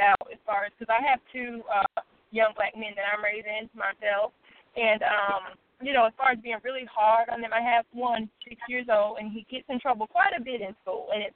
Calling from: North Carolina, United States; I'm calling from Rachel, North Carolina.

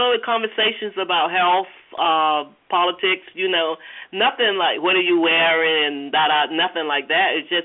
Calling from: Georgia, United States; Hi. I'm calling from Georgia.

